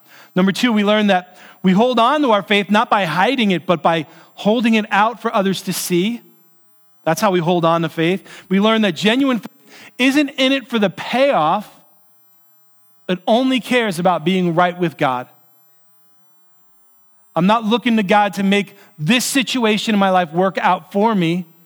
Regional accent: New York, United States; We grew up down in New York, and we were playing basketball

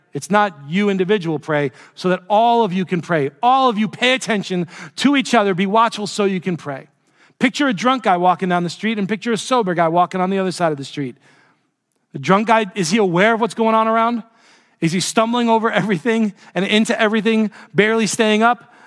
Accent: New York City, New York, United States; I was scared, and I grew up driving in New York City.

